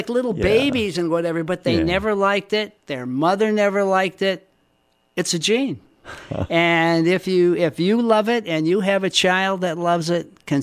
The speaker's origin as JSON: {"language": "English", "town": "Chicago", "region": "Illinois", "country": "United States", "tie": "born or raised there", "said": "I think I became a passionate outdoors person because I grew up in Chicago and I couldn't stand it."}